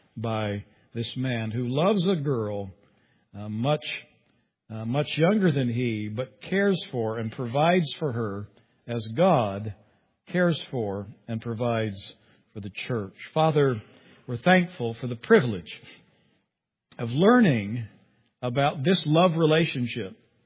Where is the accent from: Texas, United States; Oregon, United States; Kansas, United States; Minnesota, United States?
Kansas, United States; I made the mistake of telling him I grew up in Kansas.